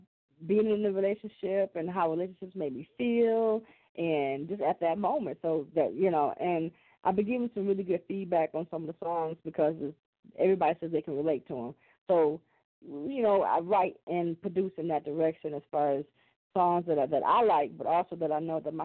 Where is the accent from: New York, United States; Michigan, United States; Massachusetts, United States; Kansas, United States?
Michigan, United States; Flint; I'm from Flint. I currently live in Flint.